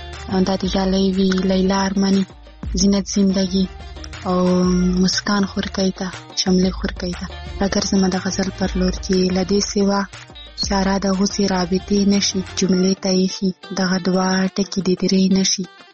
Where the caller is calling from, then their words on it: Khyber Pakhtunkhwa, Pakistan; له وزیرستان نه.